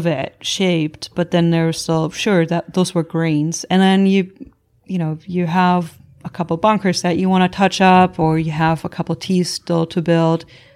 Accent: Germany; since I'm from Germany.

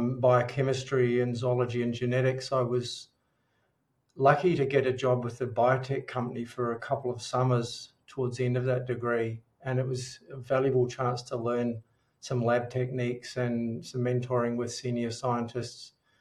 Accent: New Zealand; now in Melbourne, Australia; I grew up in New Zealand. I live in Melbourne, Australia now. I've lived in four countries and six or seven cities

